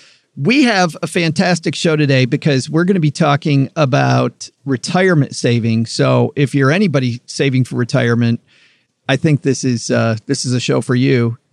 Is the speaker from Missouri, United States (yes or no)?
no; Michigan, United States; So being from Michigan, of course, growing up in Michigan